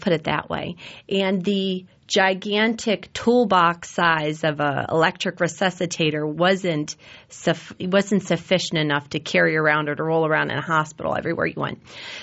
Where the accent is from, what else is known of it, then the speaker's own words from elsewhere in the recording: Cleveland, Ohio, United States; born there; I was born in Cleveland, Ohio.